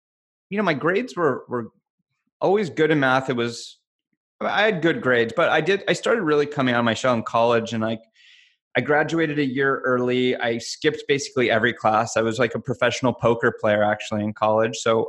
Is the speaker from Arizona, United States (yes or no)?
no; Los Angeles, California, United States; West LA near Cheviot Hills. And then we moved to Agora.